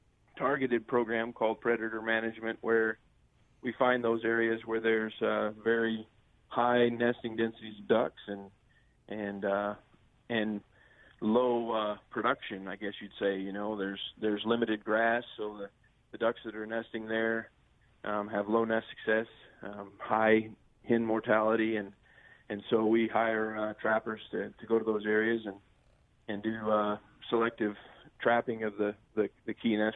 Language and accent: English; Sikeston, Missouri, United States; I'm actually a Boot Heel boy. I grew up in Sykeston, Missouri.